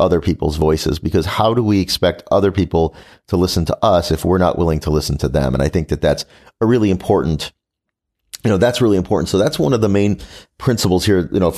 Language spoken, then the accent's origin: English; Virginia, United States; growing up in Virginia and living in Virginia and other places in the South in the 1970s and being Jewish